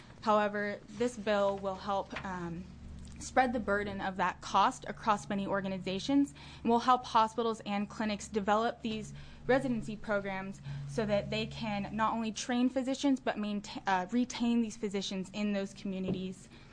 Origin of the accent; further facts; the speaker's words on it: Lebanon, Oregon, United States; I was born and raised in Lebanon, Oregon, and I have been a firsthand witness to the unmet needs of rural areas in Oregon.